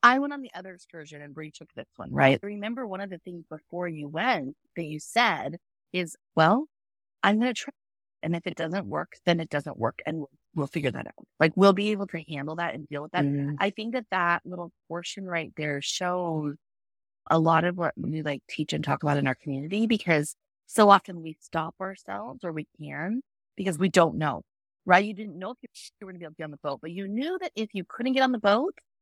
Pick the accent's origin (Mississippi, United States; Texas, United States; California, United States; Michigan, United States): California, United States; I'm from California, I don't drive in the snow, right?